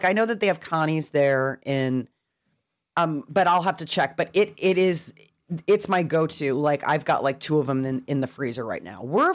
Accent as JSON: {"language": "English", "town": "Chicago", "region": "Illinois", "country": "United States", "said": "And this is tough for me to admit as a Chicagoan, but I will stand by this."}